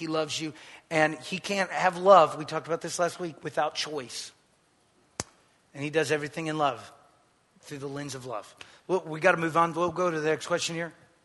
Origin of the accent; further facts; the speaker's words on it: United States; So let me tell you this as American